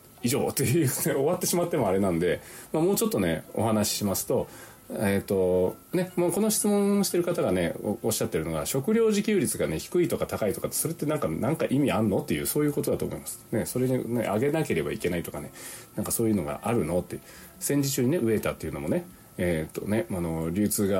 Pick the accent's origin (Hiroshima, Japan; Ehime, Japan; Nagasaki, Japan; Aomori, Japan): Nagasaki, Japan; Unzen; ベルガモット農場がある雲仙市、ね、私の出身雲仙市もねオーガニックビレッジ宣言する